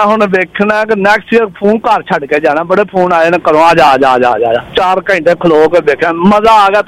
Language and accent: Punjabi; Pakistan; ਮੈਂ ਪਾਕਿਸਤਾਨ ਤੋਂ ਹਾਂ।